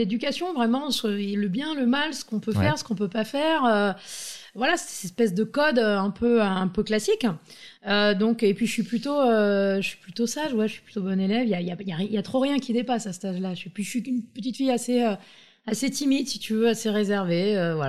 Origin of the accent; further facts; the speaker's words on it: Enghien-les-Bains, Île-de-France, France; Je suis née à Aubonne dans le Val d'Oise et j'ai grandi en Enghien-les-Bains jusqu'à l'âge de 18-19 ans.